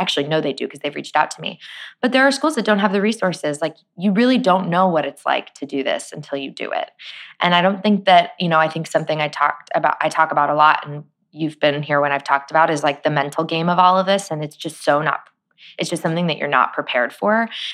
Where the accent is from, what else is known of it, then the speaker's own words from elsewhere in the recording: Phoenix, Arizona, United States; Yeah, I grew up born and raised in Phoenix, Arizona. Like I said, both my parents are immigrants.